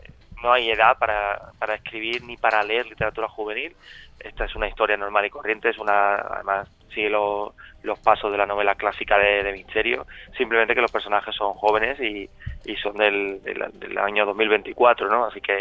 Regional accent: Carmona, Andalusia, Spain; now in Madrid, Spain; Digo que soy sevillano, ¿no? Soy carmonense y muy orgulloso de mis raíces, de ser andaluz, de ser español

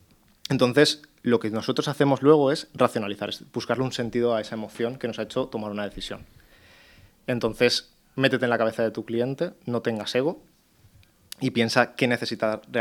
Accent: Massanassa, Valencian Community, Spain; yo soy de Masanasa

